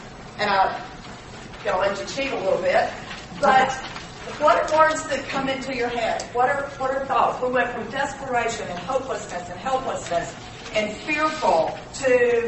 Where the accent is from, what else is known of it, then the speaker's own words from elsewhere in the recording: Mississippi, United States; We're from Mississippi. Katrina hit us 10 years ago. Hit us hard. We were the epicenter.